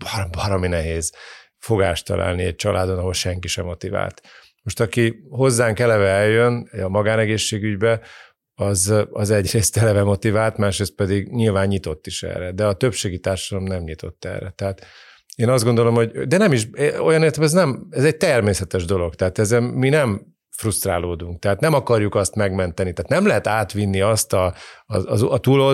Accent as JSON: {"language": "Hungarian", "town": "Székesfehérvár", "region": "Fejér", "country": "Hungary", "tie": "born or raised there", "said": "voltunk Székesfehérváron, ami nekem különösen klassz volt, mert ugye a szülővárosom, és egy csomó gyerekkoromból ismerős ember"}